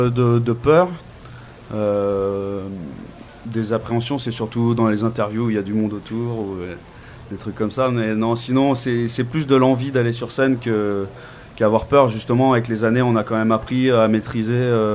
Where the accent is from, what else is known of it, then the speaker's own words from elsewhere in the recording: Saint-Étienne, Auvergne-Rhône-Alpes, France; On vient de Saint-Étienne.